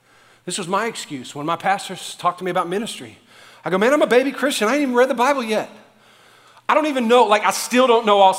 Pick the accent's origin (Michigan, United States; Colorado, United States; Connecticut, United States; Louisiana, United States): Louisiana, United States; New Orleans; start shouting like every bit of like New Orleans came out of me. You know what I'm saying? That's my hometown.